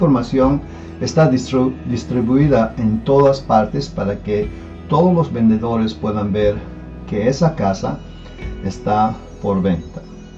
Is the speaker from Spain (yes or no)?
no; Bolivia; Yo vengo de Bolivia y yo sé que las leyes en Bolivia de bienes raíces son diferentes